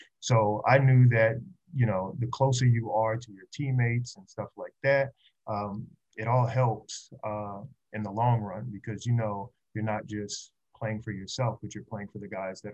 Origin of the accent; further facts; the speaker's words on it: Bluffton, South Carolina, United States; Yeah. I'm from Bluffton. So the kids that are on May River, the kids that are on Bluffton, those are my family members.